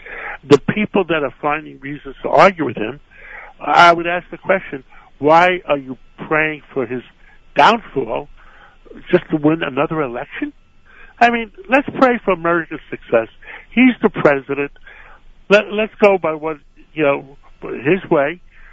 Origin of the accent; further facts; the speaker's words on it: New York City, New York, United States; When I grew up in Harlem, and I was 18, 19 years old, 20 years old, I had a mentor, and his name was Tony.